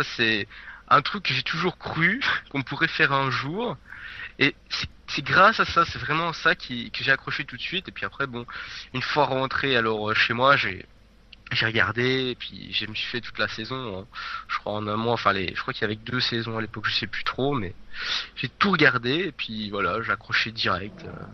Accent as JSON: {"language": "French", "country": "Belgium", "said": "Moi, je suis belge, donc en Belgique"}